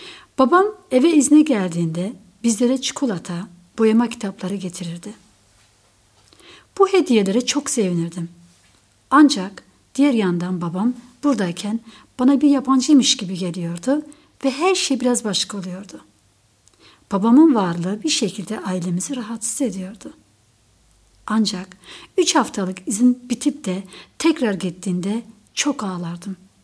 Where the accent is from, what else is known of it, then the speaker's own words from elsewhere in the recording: Adana, Turkey; 22 yaşındayım, evliyim ve 6 aylık bir bebeğim var. Ben Adanalıyım.